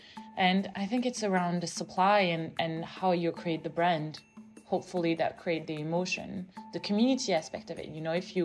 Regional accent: New York, United States; We have a lot of requests from American parents, and I see it, and I grew up in New York.

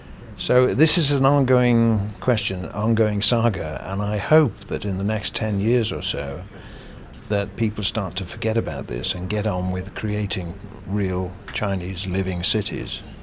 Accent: England, United Kingdom; if you look at them as an English person walking around there, I find it quite disturbing, really, because none of the buildings are truly English looking.

